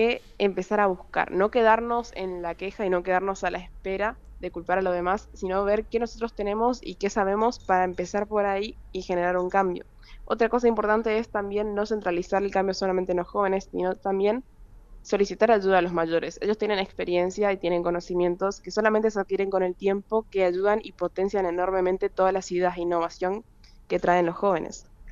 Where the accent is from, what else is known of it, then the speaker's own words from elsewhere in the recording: Posadas, Misiones, Argentina; Yo soy de Posadas, soy una ciudad chiquitita dentro de todo, comparado con el mundo, ¿no? Que es un puntito verde entre Brasil, Paraguay y Argentina.